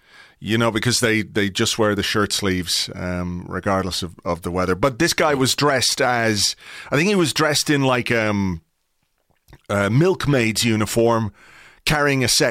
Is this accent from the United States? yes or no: no; Dublin, Leinster, Ireland; And I said, "No, I'm from Kimmage, just up the road here."